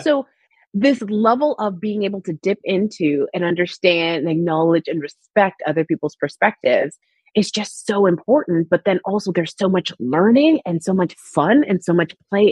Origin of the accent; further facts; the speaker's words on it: Canada; also born or lived in California; When I lived in America for like 4 years. And when I was first there, California, tell people like, yeah, no, I'm from Canada.